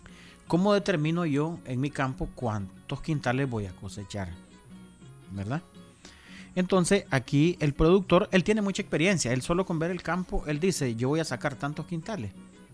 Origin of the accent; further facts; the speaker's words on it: Nicaragua; Como los nicaragüenses, que tanto nos gusta.